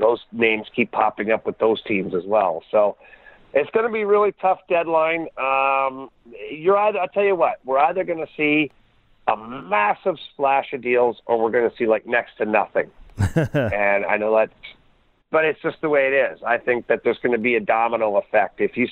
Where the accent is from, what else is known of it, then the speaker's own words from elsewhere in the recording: Ottawa, Ontario, Canada; and being from Ottawa as my hometown, I certainly have a lot of people I know there.